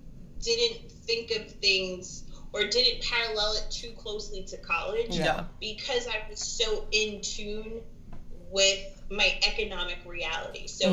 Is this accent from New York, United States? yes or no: yes; Staten Island, New York, United States; I'm not going to say faking, because I'm from Staten Island.